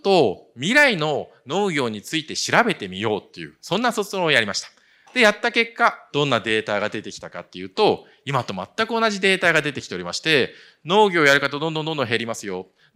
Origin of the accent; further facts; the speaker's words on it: Saitama, Japan; also born or lived in Tokyo; もともと東京生まれ埼玉育ち、大学が東京農業大学